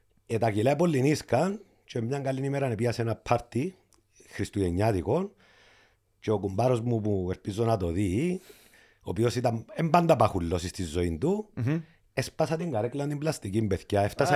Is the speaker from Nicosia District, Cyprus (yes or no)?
yes; Klirou, Nicosia District, Cyprus; διότι όπως σας είπα είμαι και από την Κλήρου, οπότε έλα να τρέξεις μαζί μας